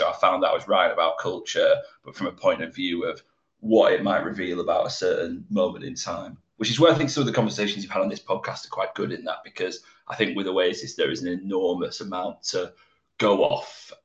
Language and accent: English; Blackburn, North West England, United Kingdom; born there; I was born just outside of Blackburn, and so I was born in 1993. Just outside of Blackburn. But I've kind of orbited Manchester my entire life